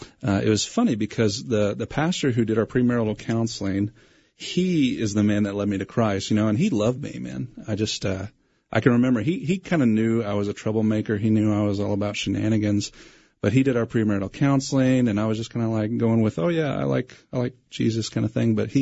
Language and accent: English; Franklin, Tennessee, United States; also born or lived in Oklahoma / Louisiana; Yeah, well, I was born in Oklahoma, nowhere. And then we moved to Louisiana, and then we moved to Tennessee, and I basically grew up a Tennessee boy.